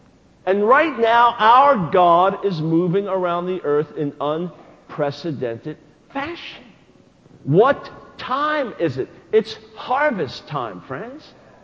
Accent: New York City, New York, United States; born there; I was born in New York City, and in the streets of the city, you could see the girls would play this jump rope game.

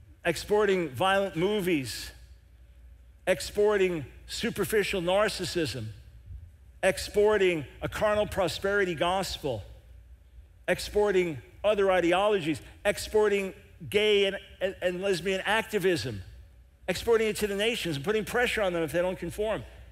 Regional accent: New York, United States; moved away as an adult; I'm from New York, born in New York City, raised on Long Island, spent almost the first half of my life there. Then we lived in different parts of the country.

